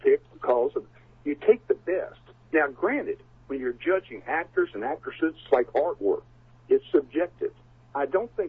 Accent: Memphis, Tennessee, United States; I grew up in the South when I remember I was living in Memphis when there was a boycott that went on just like Montgomery when I was about 10 years old.

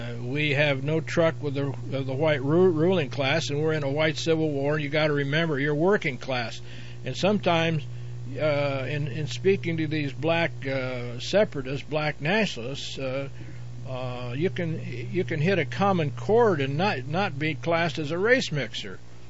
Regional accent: Albuquerque, New Mexico, United States; I'm from New Mexico, Albuquerque. I've done time there, Texas, and Georgia.

